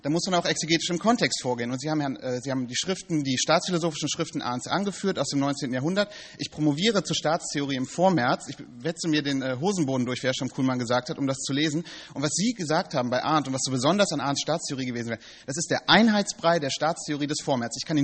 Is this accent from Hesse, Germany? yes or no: no; Bonn, North Rhine-Westphalia, Germany; born there; Und ich bin in Bonn geboren, ich komme aus dem linksrheinischen Teil Deutschlands.